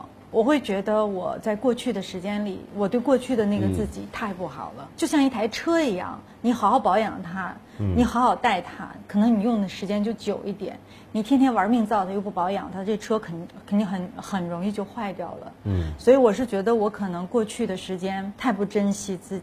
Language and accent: Chinese; Northeast China, China; 就是我们东北女孩挺坚强的，我生活在我出生在东北